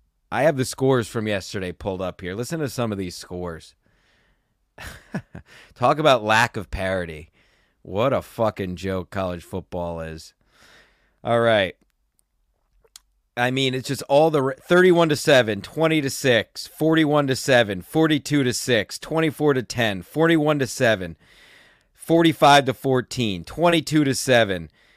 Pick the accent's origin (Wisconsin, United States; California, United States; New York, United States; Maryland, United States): New York, United States; Those are the guys I grew up with here in the New York area, WFAN 660.